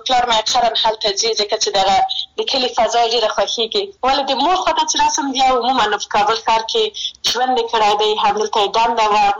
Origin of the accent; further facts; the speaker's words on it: Maidan Wardak, Afghanistan; زه د میدان وردګ ولایت څخه یم